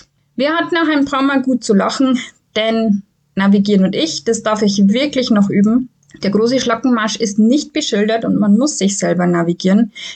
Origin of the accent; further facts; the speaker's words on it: Sulzbach-Rosenberg, Bavaria, Germany; Man startet in Sulzbach-Rosenberg in meiner Heimatstadt